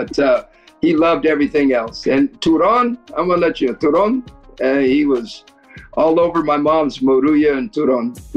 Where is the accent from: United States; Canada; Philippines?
Philippines; And I could tell you till I'm blue in the face, no, I'm Filipino.